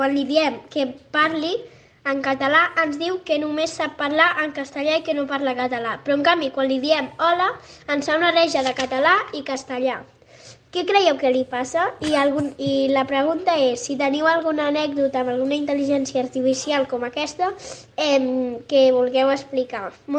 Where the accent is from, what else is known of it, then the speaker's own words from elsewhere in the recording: Puigdàlba, Catalonia, Spain; Som de Puigdàlba, el terme municipal més petit de Catalunya